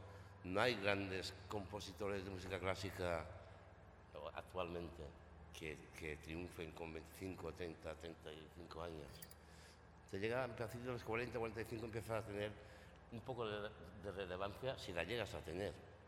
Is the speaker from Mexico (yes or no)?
no; Balearic Islands, Spain; also born or lived in Barcelona; Yo estudié en Barcelona, soy mallorquín, es una isla que hay en el Mediterráneo fantástica.